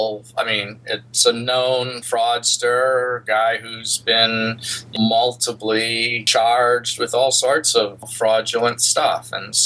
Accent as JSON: {"language": "English", "country": "United Kingdom", "said": "despite being British and loving to put odds on betting boards"}